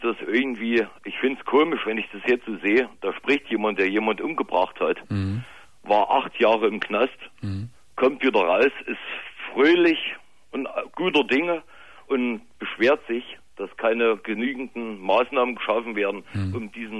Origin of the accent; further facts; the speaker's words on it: Eisenach, Thuringia, Germany; Ich bin ein Ossi sozusagen, als Eisenach.